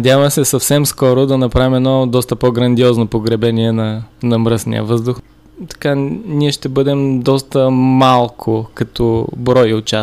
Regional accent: Shumen, Shumen Province, Bulgaria; Аз съм от Шумен по принцип. Шумналия съм, тук живея вече от 2-3 години

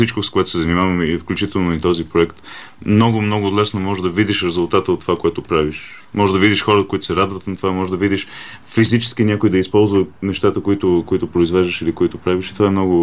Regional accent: England, United Kingdom; now in Bulgaria; Аз отраснах в Англия. Бях 18 години в Англия и се върнах тук края на 2009-та.

